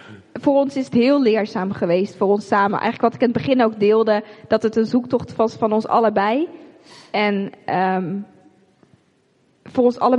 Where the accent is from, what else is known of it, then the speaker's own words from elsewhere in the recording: Netherlands; En volgens mij zijn we daar als Nederlanders best wel goed in.